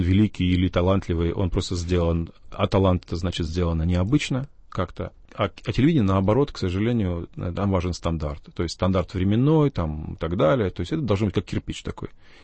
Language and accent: Russian; Kazakhstan; я не только родился в Казахстане, я 28 лет прожил там, знаете, это фактически всю сознательную жизнь свою.